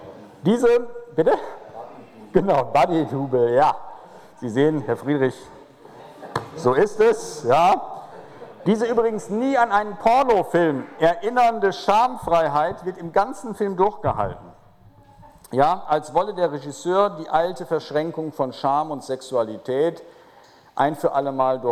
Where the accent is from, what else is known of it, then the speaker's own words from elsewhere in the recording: Netherlands; ich bin Holländer